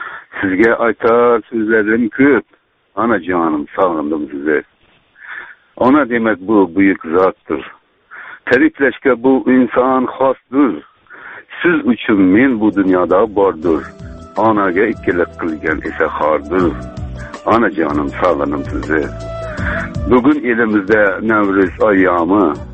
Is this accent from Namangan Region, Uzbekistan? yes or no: no; Yangibozor, Khorezm Region, Uzbekistan; now in Saint Petersburg, Russia; Asli Xorazmdanman men. Xorazmning Yangi bozor shahridan.